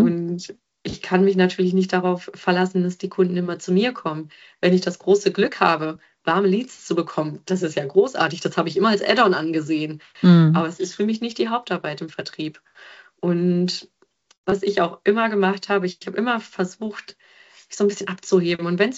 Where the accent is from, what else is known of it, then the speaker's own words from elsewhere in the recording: North Rhine-Westphalia, Germany; Ich komme ja nun aus Ostwestfalen, wir sind sehr direkt